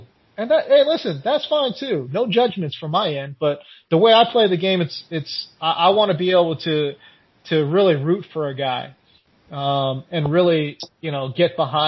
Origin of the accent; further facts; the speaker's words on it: California, United States; Like, don't get me wrong, I'm from California, so I love In-N-Out